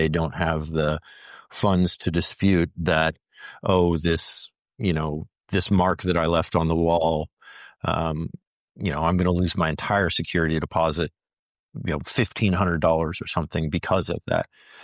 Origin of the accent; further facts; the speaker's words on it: Kansas, United States; you know, we're both from Western Kansas